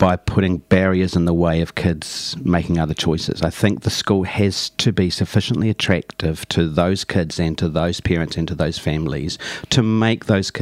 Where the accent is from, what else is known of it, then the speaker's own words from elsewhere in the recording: Wellington, New Zealand; I grew up in the Hutt Valley, and both of my parents were working class.